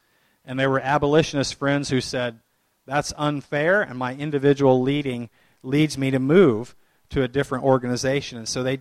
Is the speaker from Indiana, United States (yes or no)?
yes; Indiana, United States; I was in England and I told someone I was a Quaker from Indiana and they said, I'm sorry.